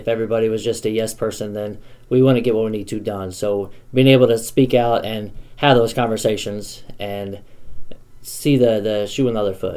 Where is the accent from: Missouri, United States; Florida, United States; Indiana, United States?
Missouri, United States; Mexico; I'm born and raised in Mexico. I've been here my whole life.